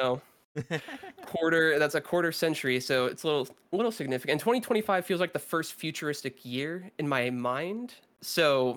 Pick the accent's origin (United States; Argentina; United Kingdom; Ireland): United States; California; But I live in California, have my whole life.